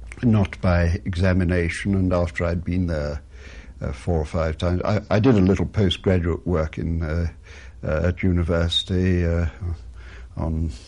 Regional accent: London, United Kingdom; I was born here in London and brought up here. My father was a chartered accountant working in the city, and I went to local school and then to the county high school in Ilford

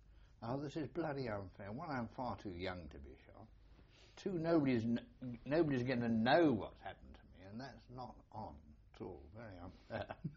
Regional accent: United Kingdom; I said, I'm a British officer.

